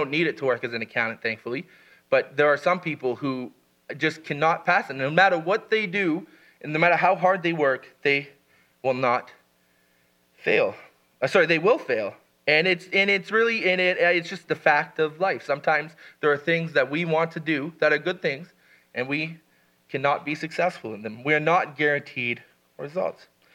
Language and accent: English; Canada; As a Canadian, the government does cover a fair portion of it